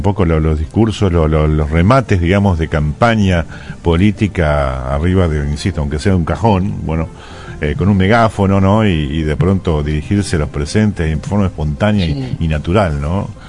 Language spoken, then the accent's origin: Spanish; Argentina; sabemos bien lo que somos los argentinos para esquivar esto, ¿no?